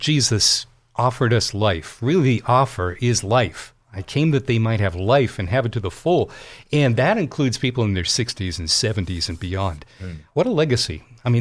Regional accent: Colorado, United States; the hardware store owner in Colorado, my home state.

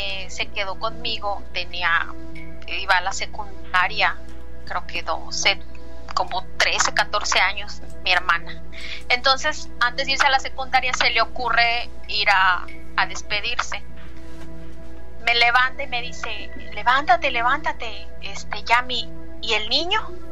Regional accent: Acapulco, Guerrero, Mexico; de Acapulco.

